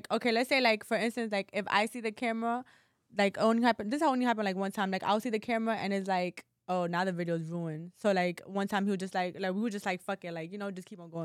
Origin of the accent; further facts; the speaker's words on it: New York, United States; It's just like I'm from New York, so it's just like, yo, my nigga, you dead ass. Like, you know, I'm not using it. Like, that's just how we talk.